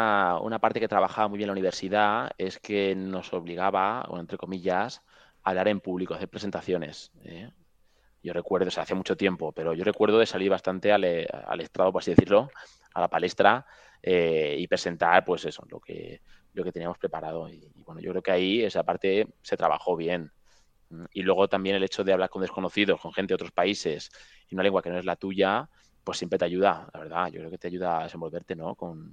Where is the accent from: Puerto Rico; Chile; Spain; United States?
Spain; Valencian Community; now in Paris, France; yo vengo de estar en mi pueblo tan tranquilo, yendo a Orihuela, a la facultad